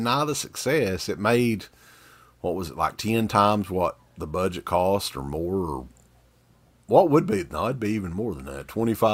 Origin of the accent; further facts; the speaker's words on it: Kentucky, United States; We're from Kentucky. We shouldn't be expected to do.